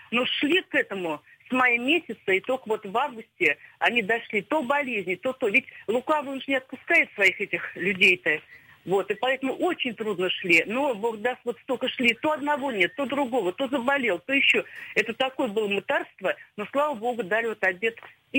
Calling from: Moscow Oblast, Russia; Здравствуйте, я из Подмосковья

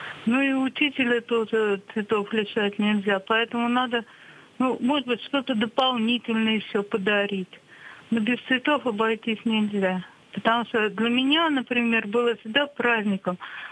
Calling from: Saint Petersburg, Russia; Здравствуйте … звоню я из Санкт-Петербурга.

